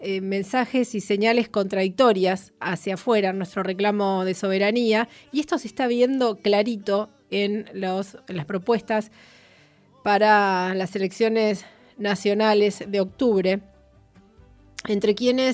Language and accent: Spanish; Argentina